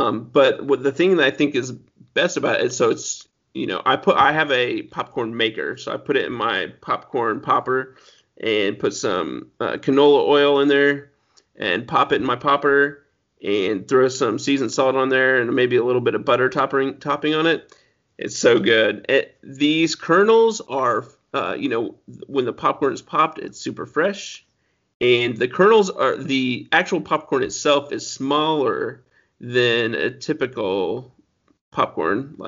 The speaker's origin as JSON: {"language": "English", "town": "Berne", "region": "Indiana", "country": "United States", "tie": "born or raised there", "said": "This comes directly from my home state of Indiana, in a small city called Bern, Indiana."}